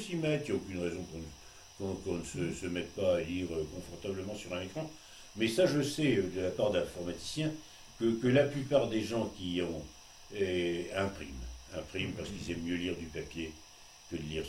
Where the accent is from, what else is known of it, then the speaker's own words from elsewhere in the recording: Hauts-de-France, France; je suis originaire de Picardie, et j'ai une partie de ma famille qui est rurale. Ils ont encore un accent picard assez caractérisé, et ils habitent près d'Ailly-sur-Moire, entre Montdidier et Amiens.